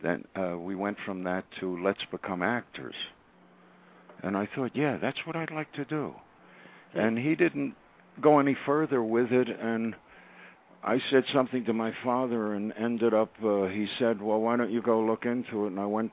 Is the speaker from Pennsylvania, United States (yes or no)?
yes; Philadelphia, Pennsylvania, United States; When I was a kid in Philly, I grew up in Philly